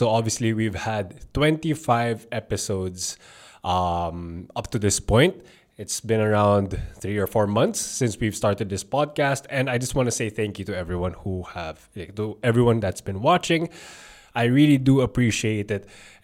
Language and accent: English; Philippines; I'm a Filipino personal trainer that talks about, you know, the strength scene